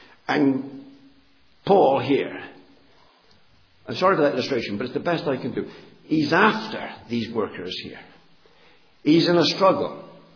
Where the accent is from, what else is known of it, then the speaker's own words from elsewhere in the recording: England, United Kingdom; I'm English.